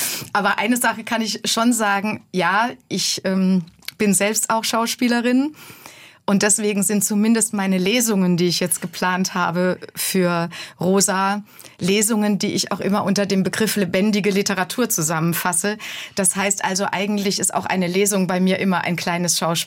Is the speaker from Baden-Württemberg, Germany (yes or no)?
yes; Dossenheim, Baden-Württemberg, Germany; weil ich komme aus der Kurpfalz. Das sind kurpfälzische traditionelle Rezepte.